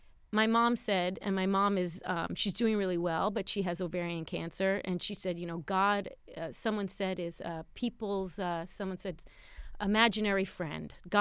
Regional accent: New York, United States; I became, because I'm from New York and my family's like Knicks fans

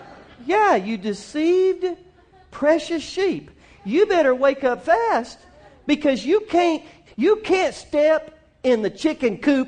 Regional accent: the South, United States; but I'm from the South, a bald-faced lie is what I'd have done.

